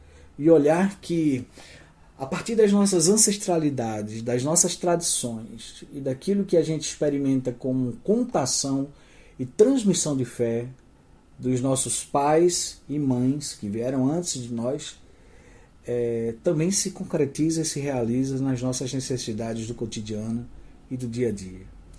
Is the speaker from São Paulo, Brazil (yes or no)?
no; Pernambuco, Brazil; now in Goiânia, Brazil; sou nordestino pernambucano, morando em Goiânia.